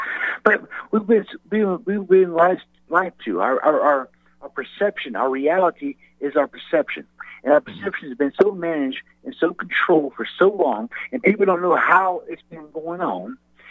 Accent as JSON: {"language": "English", "town": "Melbourne", "region": "Florida", "country": "United States", "tie": "born or raised there", "said": "I was born and raised in Melbourne, Florida. You know where that's at?"}